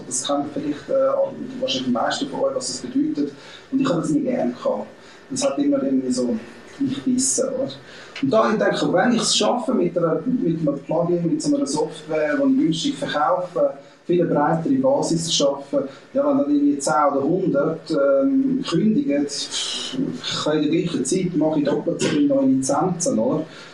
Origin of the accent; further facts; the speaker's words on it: Switzerland; Auch als Schweizer finde ich